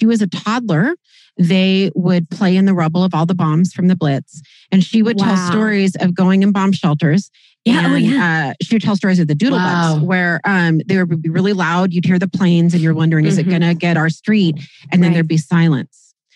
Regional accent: Kirkland, Washington, United States; The first COVID case hit the U.S., my hometown. Not just Seattle, Kirkland, my hometown.

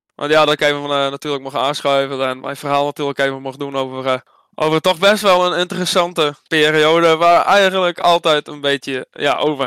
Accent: Friesland, Netherlands; Maar ja, dan vind ik persoonlijk als Fries zijnde

